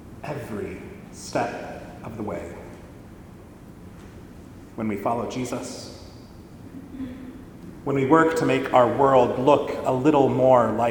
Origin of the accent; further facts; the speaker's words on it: Indiana, United States; Now, there are a lot of Mennonites in northern Indiana. There's even a Mennonite seminary in my hometown.